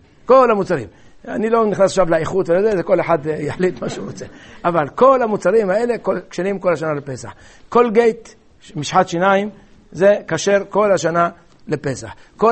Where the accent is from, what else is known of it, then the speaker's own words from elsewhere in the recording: Kiryat Ata, Haifa District, Israel; לא עיר הולדתי אבל עיר ילדותי, שהייתי שם בקריית אתא